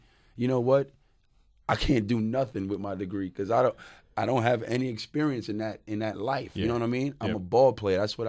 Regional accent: The Bronx, New York, United States; now in Melbourne, Australia; I come from the Bronx, New York. Okay? I come from, man, I'm trying to think of an area. I've been gone a long time here

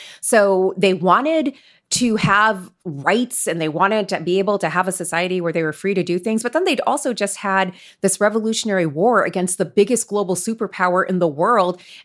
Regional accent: Florida, United States; I am from Florida and I grew up in the 90s in the Dirty South.

